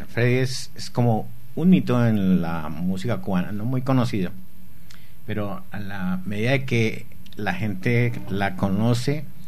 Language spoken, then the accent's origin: Spanish; Bogotá, Bogotá D.C., Colombia; now in Medellín, Colombia; Yo soy bogotano.